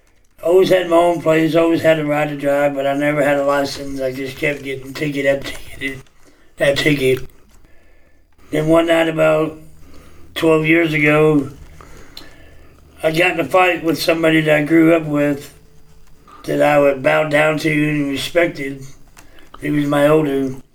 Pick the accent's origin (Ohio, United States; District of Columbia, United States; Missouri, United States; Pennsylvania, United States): Missouri, United States; West Plains; born there; I was born in 1974 in West Plains, Missouri. I grew up in and out of church and always believed in God